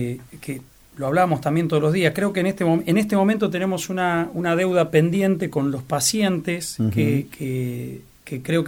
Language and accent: Spanish; Tandil, Buenos Aires Province, Argentina; Yo soy de Tandil, como en un pueblo donde vos al médico lo veías el domingo en misa y nada más.